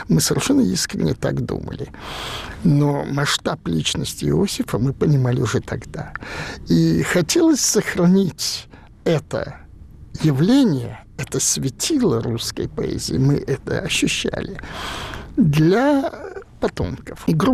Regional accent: Saint Petersburg, Russia; Я коренной ленинградец, я в этом городе родился и жил всю жизнь практически, кроме 4 лет войны в эвакуации и 2 лет после института, когда я был комсомольцем-целинником

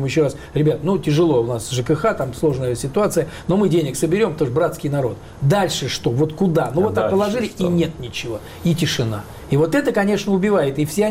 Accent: Belarus; Я белорус, так сказать, вся семья оттуда у меня пришла. Половина поляки, белорусы.

